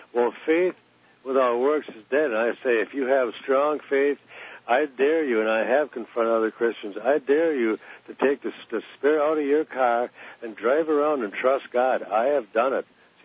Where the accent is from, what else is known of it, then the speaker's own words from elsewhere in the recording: Wisconsin, United States; I'm from Wisconsin.